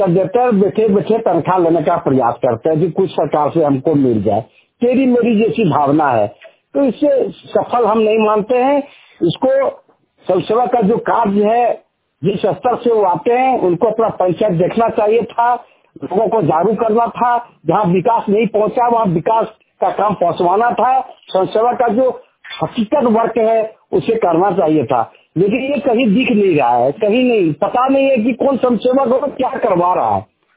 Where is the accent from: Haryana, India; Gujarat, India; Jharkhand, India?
Jharkhand, India; Basantpur; देवघर जिला से ग्राम बसंतपुर पोस्ट कोरेजी पंचायत धरवाड़ी जिला देवघर का निवासी हूँ।